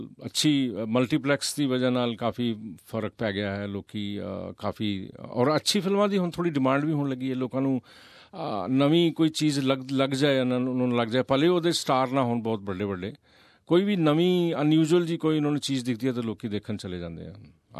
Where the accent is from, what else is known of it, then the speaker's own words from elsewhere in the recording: Delhi, India; born there; ਮੈਂ ਦਿੱਲੀ 'ਚ ਪੈਦਾ ਹੋਇਆ ਸੀ, ਤਾਂ ਦਿੱਲੀ 'ਚ ਤਾਂ ਮੈਂ ਕਹਿੰਦਾ bye default everybody is Punjabi, Punjabi ਬੋਲਣੀ ਤਾਂ ਆਪਣੇ ਆਪ ਹੀ ਆ ਜਾਂਦੀ ਹੈ।